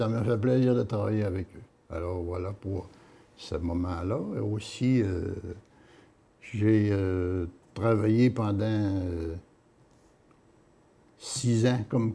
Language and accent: French; La Dorée, Quebec, Canada; now in Sainte-Jeanne-d'Arc, Canada; Donc, je suis, moi, citoyen de Sainte-Jeanne-d'Arc depuis 43 ans. Mais je ne suis pas natif de Sainte-Jeanne-d'Arc. Je suis natif de La Dorée.